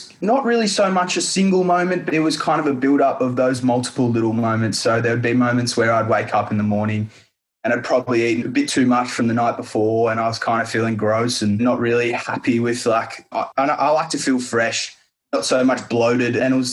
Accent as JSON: {"language": "English", "town": "Berwick", "region": "Victoria", "country": "Australia", "said": "I'm from Berwick in southeast Melbourne"}